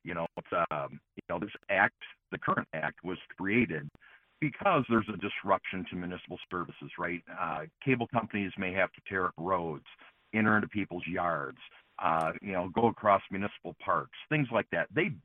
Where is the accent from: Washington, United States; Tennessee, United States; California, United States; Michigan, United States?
Michigan, United States; And so, I mean, I'm from Oakland County.